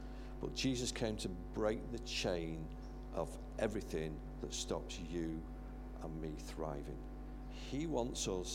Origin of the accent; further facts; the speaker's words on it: United Kingdom; You know, we're British.